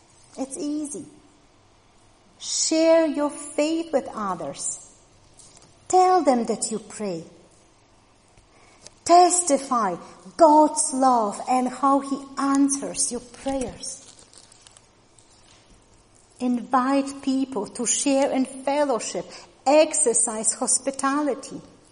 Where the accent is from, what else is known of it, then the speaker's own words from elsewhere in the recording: Poland; English is a second language; Most of you will know I come from Poland, and I was a city girl, born and bred in a rather large town. But almost all my relatives were farmers.